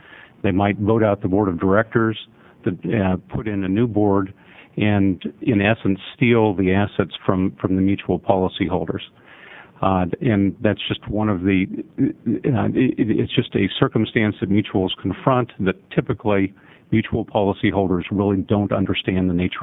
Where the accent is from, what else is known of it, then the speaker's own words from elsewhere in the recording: Portland, Oregon, United States; I'm a lawyer from Portland.